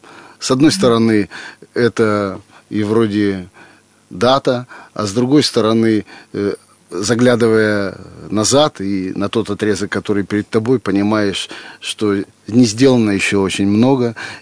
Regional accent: Russia; born there; Господу Богу за то, что я родился в России, что я творю на великом, могучем русском языке

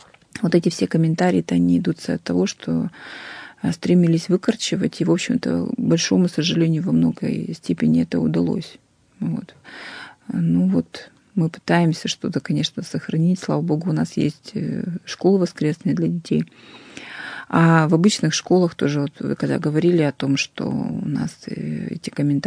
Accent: Nizhny Tagil, Sverdlovsk Oblast, Russia; я сама из Нижнего Тагила, поэтому для меня еще эта история очень близка.

